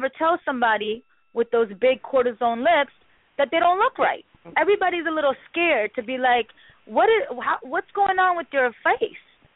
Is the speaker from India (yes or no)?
yes; India; I'm Indian, and many Indians are known for, you know, not having big booties.